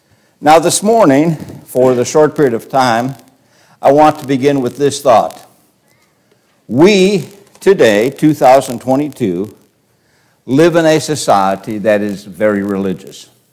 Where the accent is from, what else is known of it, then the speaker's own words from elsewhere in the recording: United States; born there; I am very thankful that I was born in America, that I've got to enjoy all the blessings of America